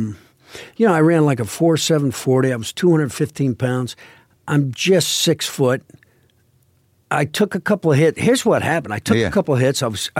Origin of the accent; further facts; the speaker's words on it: Georgia, United States; I growing up in Georgia in the woods